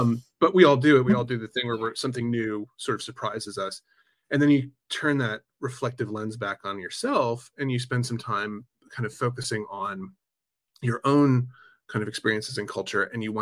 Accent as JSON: {"language": "English", "region": "the South", "country": "United States", "tie": "born or raised there", "said": "I grew up in the South. There's so much folklore all around."}